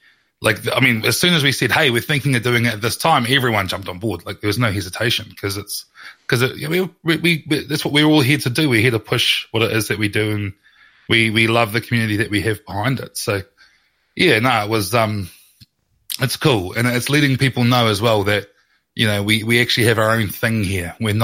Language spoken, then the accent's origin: English; New Zealand; as soon as people, they heard me talk, they figured out I was from New Zealand